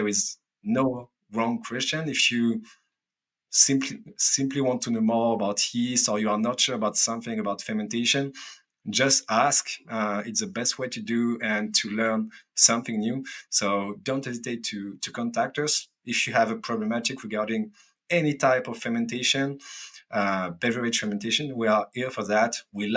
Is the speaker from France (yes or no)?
yes; France; accent: French; English is a second language; speaking with my French accent about yeast, about beer, about wine cider.